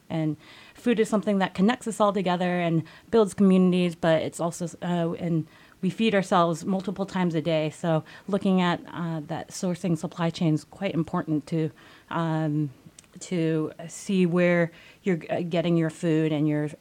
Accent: California, United States; And growing up in California, I didn't really have a fishing background, so I'm not as familiar with it.

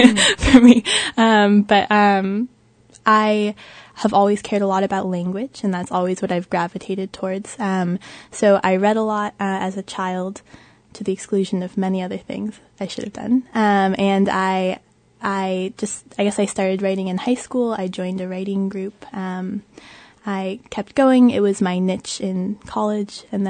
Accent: Portland, Oregon, United States; And I don't know what it is because I'm from Portland, Oregon. I love Portland, Oregon. It's beautiful.

